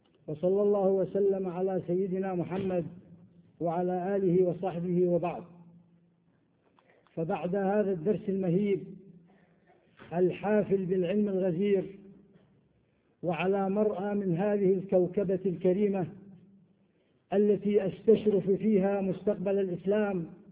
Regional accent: Iraq; وأنا آت من العراق، ولم أسمع به كمحاضرا من قبل

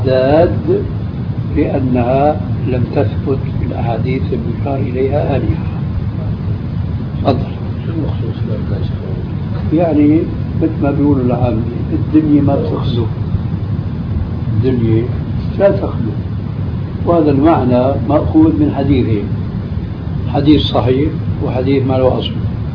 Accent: Syria; تعرف عندنا في سوريا في عندكم هيك شيء؟

